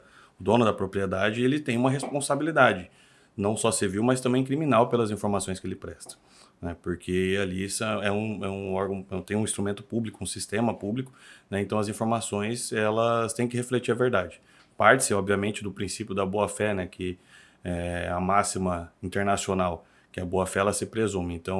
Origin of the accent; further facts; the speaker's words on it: Mato Grosso, Brazil; ali no estado do Mato Grosso. O nosso estado ali, de onde eu venho, nós temos já o CAR digital